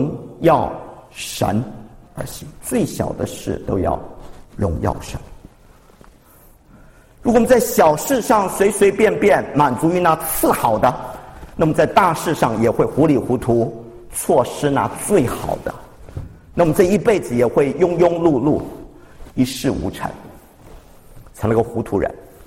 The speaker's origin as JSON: {"language": "Chinese", "country": "China", "said": "但他说的不错，我们中国人最会造假，有假烟、假药、假酒、假钱、假奶粉，都是 made in China， 都是中国造假啊。"}